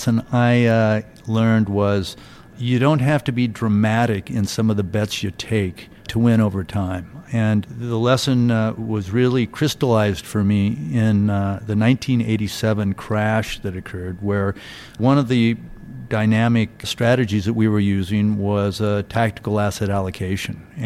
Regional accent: Seattle, Washington, United States; I'm from the Seattle, Washington area.

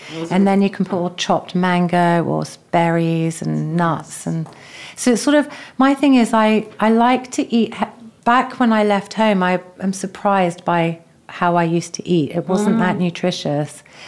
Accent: London, United Kingdom; my mum would make brownies, which was very exotic growing up in London, eating brownies, because that was before brownies were everywhere.

